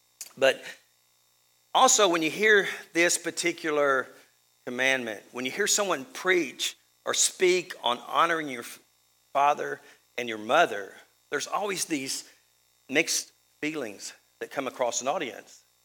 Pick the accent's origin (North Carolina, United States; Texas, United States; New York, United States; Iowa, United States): Texas, United States; And my mother was originally from San Antonio, so I'm half Texan, I guess you might say. I'm really all Texan now.